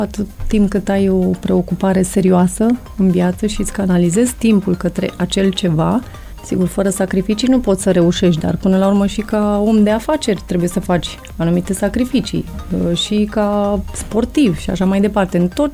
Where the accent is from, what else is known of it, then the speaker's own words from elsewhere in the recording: Romania; să fiu fericită și mândră că sunt româncă